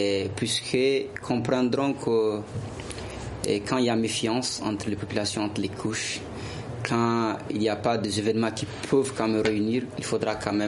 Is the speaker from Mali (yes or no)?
yes; Timbuktu, Tombouctou, Mali; Donc ce festival, oui, ça redonne aussi confiance aux partenaires surtout vers chez nous, à Tombouctou